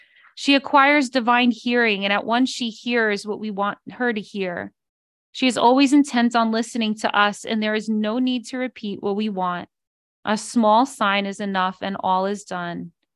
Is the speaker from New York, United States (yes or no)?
yes; New York, United States; I'm a New Yorker and I'm a snob